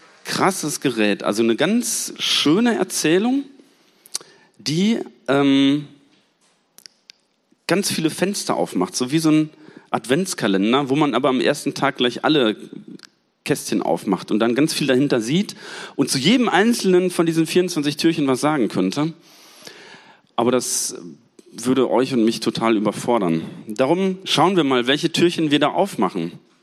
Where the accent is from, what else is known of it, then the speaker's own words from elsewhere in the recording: Münster, North Rhine-Westphalia, Germany; ich komme aus Münster